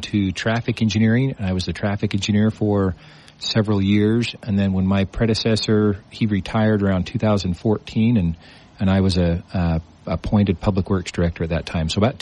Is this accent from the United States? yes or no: yes; St. George, Utah, United States; I grew up here. Went to Dixie High School.